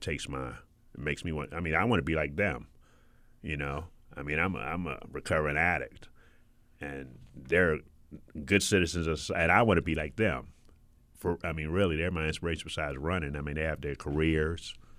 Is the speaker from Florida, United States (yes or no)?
no; Philadelphia, Pennsylvania, United States; moved away; also born or lived in Hampton, Virginia / California; I'm from Philadelphia, where I started, and I started running track. We moved to Hampton, Virginia. I started running track there, and we moved to California.